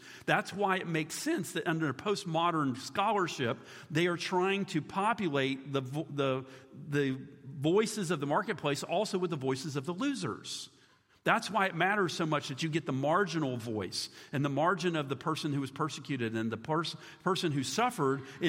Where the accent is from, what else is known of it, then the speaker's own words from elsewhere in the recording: Atlanta, Georgia, United States; born there; also born or lived in North Carolina / West Virginia; Now, there in the South, I was born in Atlanta. I lived a little bit in North Carolina. I lived in West Virginia, and I've been back in the South the rest of my life.